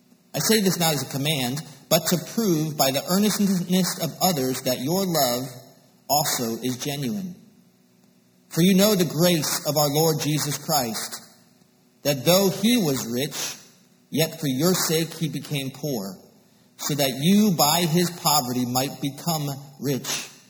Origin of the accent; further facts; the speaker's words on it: Connecticut, United States; moved away as an adult; I am originally from Connecticut. I came south to go to college